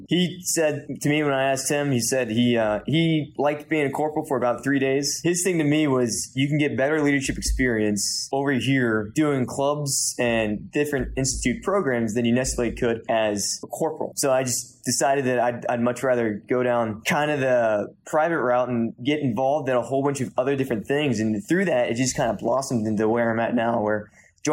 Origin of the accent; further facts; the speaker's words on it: San Antonio, Texas, United States; born there; also born or lived in Germany / Virginia; So I was born in Texas. My dad was in the Air Force for 27 years. So I was born down at San Antonio. Then from there, we moved all around the country, spent a couple years in Germany, came back to Virginia.